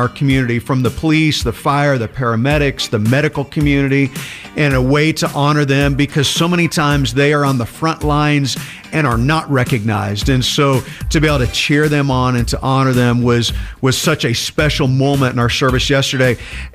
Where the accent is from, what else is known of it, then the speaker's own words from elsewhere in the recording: Midwest, United States; It's different than the way that I grew up in the Midwest and I did my early ministries here